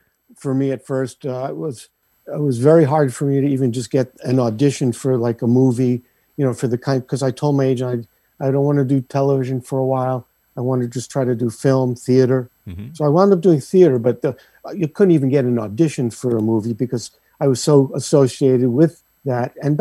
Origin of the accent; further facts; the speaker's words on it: Brooklyn, New York, United States; And then, you know, it was like I had been in California less than a year, maybe 6-7 months, growing up in Brooklyn.